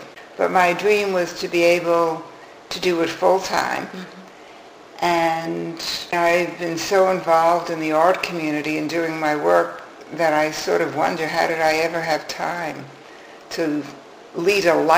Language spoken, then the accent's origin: English; New York City, New York, United States; I grew up in New York City, and it was fabulous